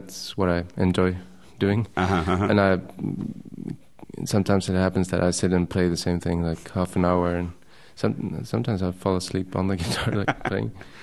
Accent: Sweden; born there; English is a second language; No, I was born in Sweden. Okay. 78. They fled country in 76. So. I'm practically Swede.

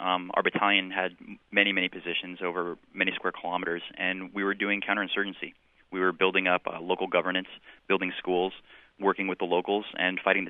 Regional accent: United States; I was disgusted as a Marine and as an American.

